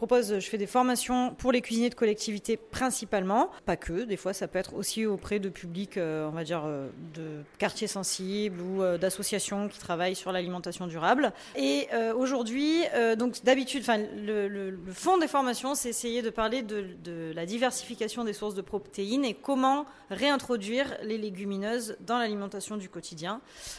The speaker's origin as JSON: {"language": "French", "region": "Provence-Alpes-Côte d'Azur", "country": "France", "said": "Alors, je viens moi-même des Alpes de Haute-Provence."}